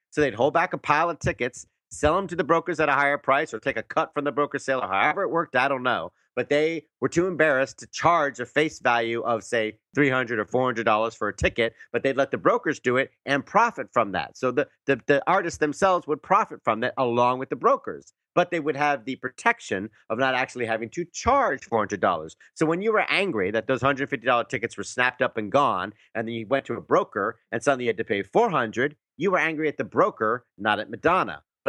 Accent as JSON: {"language": "English", "country": "United Kingdom", "said": "You know how the Brits are. I'm British, by the way."}